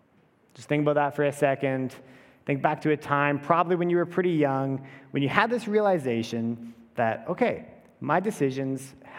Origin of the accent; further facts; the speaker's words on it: Calgary, Alberta, Canada; now in Prince George, Canada; I'm from Calgary. I am up here in Prince George for Adriana's wedding.